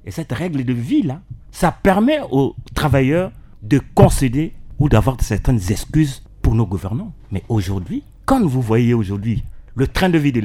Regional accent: Central African Republic; Moi, je pense que nous sommes autour de cette table, c'est que nous sommes des Centrafricains. Nous sommes des héritiers de ce pays.

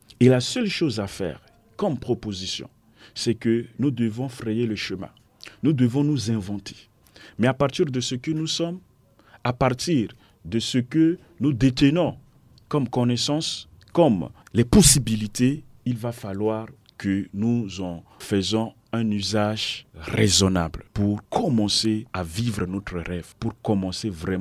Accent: Central African Republic; parler de ma jeunesse, parler de ma société en tant que Centrafricain

